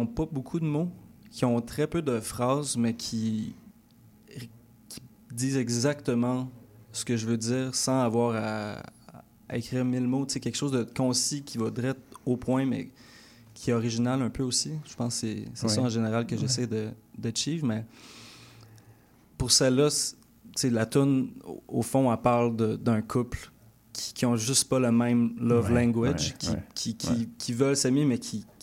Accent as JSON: {"language": "French", "region": "Quebec", "country": "Canada", "tie": "born or raised there", "also_born_or_lived": "British Columbia", "said": "Oui, je suis gaspésien de... Ben, j'aimerais dire de souche, mais étant donné que je suis pas né là, je sais pas si ça se dit, mais j'ai été élevé là-bas."}